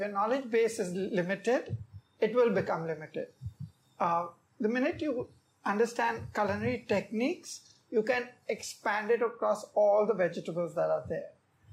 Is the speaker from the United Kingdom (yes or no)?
no; Mumbai, Maharashtra, India; A little bit about my history is I grew up in Bombay